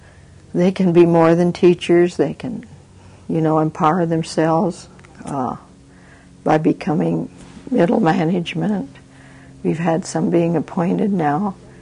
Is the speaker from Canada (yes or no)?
no; Philippines; now in United States; yes, we are from different regions of the islands, but still we're from the Philippines.